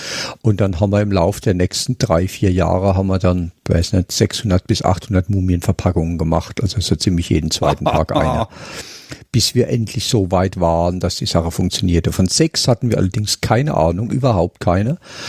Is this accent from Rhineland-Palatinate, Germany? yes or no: yes; Hauenstein, Rhineland-Palatinate, Germany; moved away; also born or lived in Heidelberg; wir mussten dann umziehen, weil die Schuhfabriken gingen alle pleite da hinten in Hauenstein, wo ich her bin in der Pfalz. Und meine Mutter hat dann ein Schuhgeschäft in Heidelberg übernommen und dann bin ich nach Heidelberg gekommen.